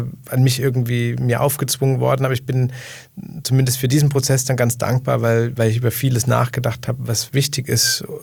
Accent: Saxony, Germany

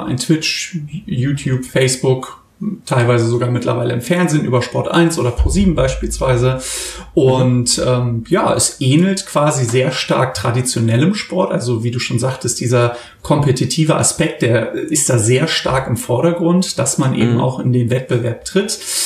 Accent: Germany; wir als Deutsche

